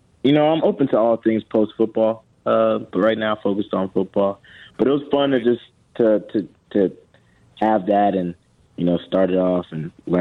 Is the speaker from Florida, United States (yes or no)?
yes; Florida, United States; I love the heat because I'm from Florida